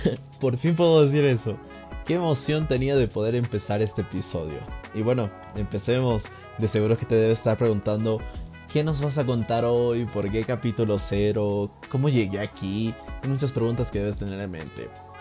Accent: La Paz, Bolivia; Soy de La Paz, Bolivia, paceño de corazón, por eso lo de altura.

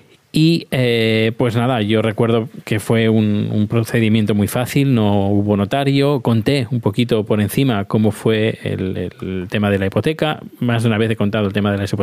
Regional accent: Terrassa, Catalonia, Spain; soy de Tarrasa, allá por los años 90

